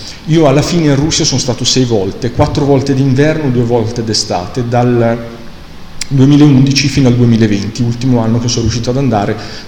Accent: Milan, Lombardy, Italy; Classe 1969, sono di Milano.

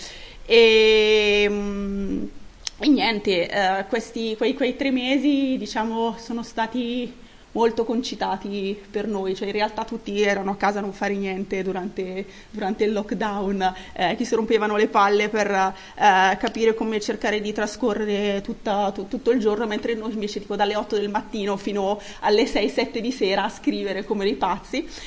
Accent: Bergamo, Lombardy, Italy; innanzitutto io vengo da Bergamo, che come sappiamo è stata la città simbolo, diciamo, della prima ondata

